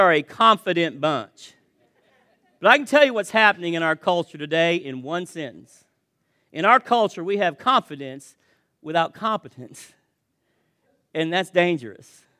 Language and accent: English; Indiana, United States; I mean, I'm from the South, you know, southern Indiana. And my family is from further south than